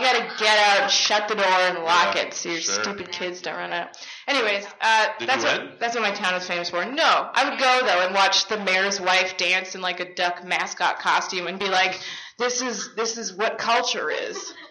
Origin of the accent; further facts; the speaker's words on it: Canada; I'm not a hockey fan, which is not a cool thing to say as a Canadian.